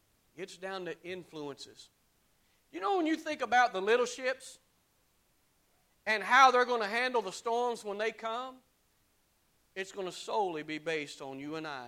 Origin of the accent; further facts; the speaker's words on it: the Carolinas, United States; But man, when I come from the Carolinas and somebody put that bowl of guacamole out in front of me, not interested.